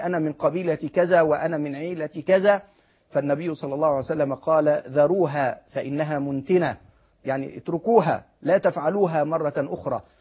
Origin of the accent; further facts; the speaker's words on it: Egypt; وفي بلدنا مصر،